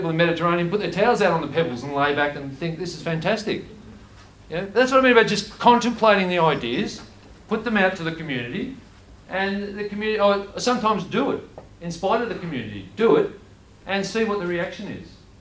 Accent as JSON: {"language": "English", "region": "Victoria", "country": "Australia", "said": "I'm from Victoria"}